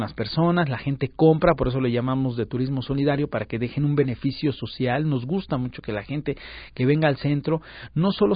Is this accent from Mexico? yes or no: yes; Mexico; toda esta idiosincrasia tan rica que nos conforma como mexicanos